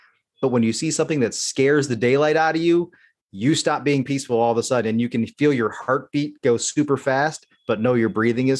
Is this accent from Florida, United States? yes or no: yes; Fort Lauderdale, Florida, United States; also born or lived in Buffalo; I grew up in Fort Lauderdale, and so that's always going to be home for me. I was born in Buffalo, but you know, I'm a warm-blooded creature, so stayed south of the Mason-Dixon